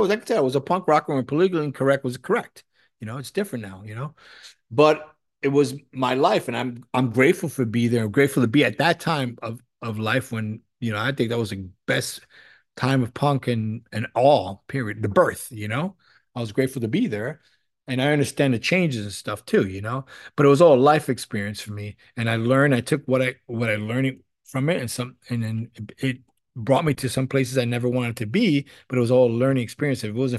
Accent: New York City, New York, United States; that I'm coming from New York City. Like, I mean, you don't think we ever seen gay people in our life?

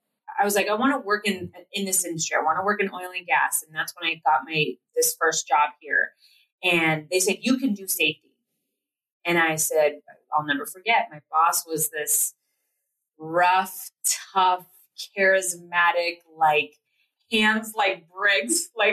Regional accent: Platteville, Colorado, United States; And we grew up in Platteville, Colorado.

